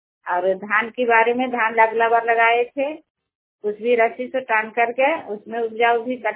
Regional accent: Nawada, Bihar, India; मेरा गांव पकड़िए पड़ता है, पंचायती सेवा करना है, ब्लॉक नारजीगंज है और जिला नवादा।

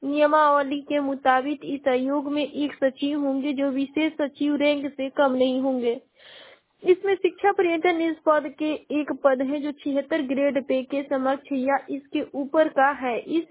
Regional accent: Ballia, Uttar Pradesh, India; और मैं बलिया जिले की निवासी हूँ।

